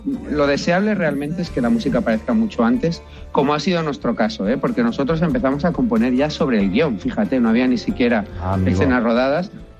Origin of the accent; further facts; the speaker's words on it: Alicante, Valencian Community, Spain; now in Madrid, Spain; yo soy de Alicante, pero vivo en Madrid desde hace muchos años